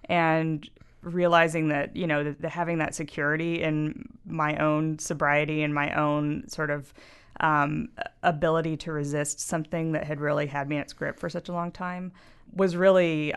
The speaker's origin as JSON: {"language": "English", "region": "Texas", "country": "United States", "tie": "born or raised there", "said": "I grew up in Texas, and I idolized Molly Ivins"}